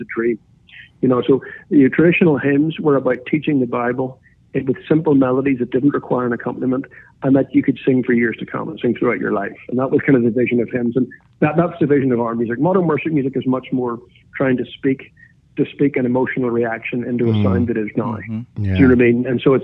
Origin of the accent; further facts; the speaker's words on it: Ireland; I'm Irish. I'm a classical musician. I grew up in a home that sang hymns and had hymn sings all the time.